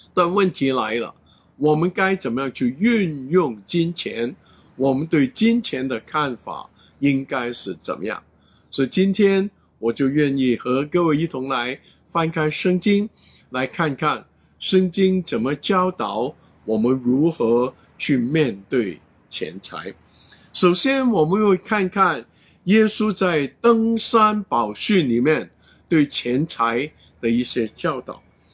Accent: Guangdong, China; 有时候我们广东人一见面就说恭喜发财啊

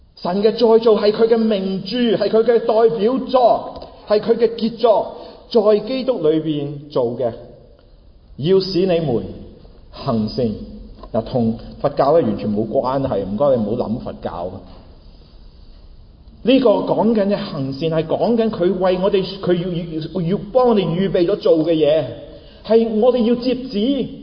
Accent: China; 我们中国人有一句说话，说纸包不住火，是吗？

